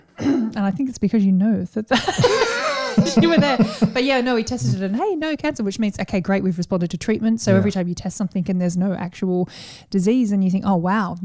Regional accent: Australia; which I think and I assumed was something that I would have as an Australian in our system.

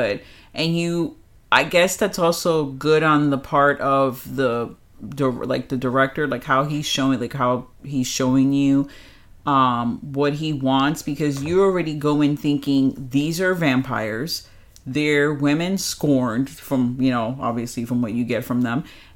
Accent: New York, United States; I was born and raised in New York, so I have, you know, a love for my city

